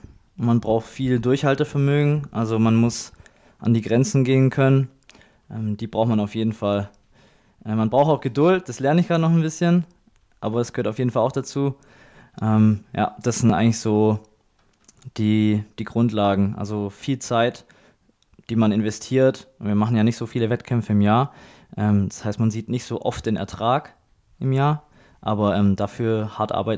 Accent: Baden-Württemberg, Germany; born there; now in Ulm, Germany; ich bin 27 Jahre alt, werde bald 28. Ich wohne in Ulm, bin aber gebürtig aus der Stuttgarter Ecke, aus einem kleinen Dorf vom Land

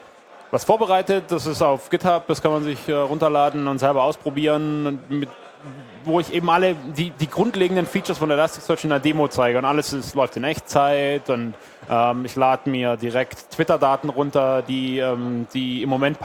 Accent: Berlin, Germany; ich komme aus Berlin

